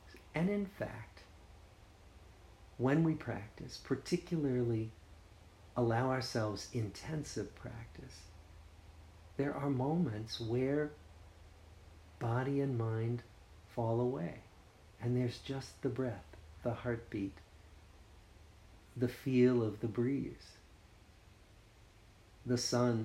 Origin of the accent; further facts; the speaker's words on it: Newton, Massachusetts, United States; I see it in my hometown of Newton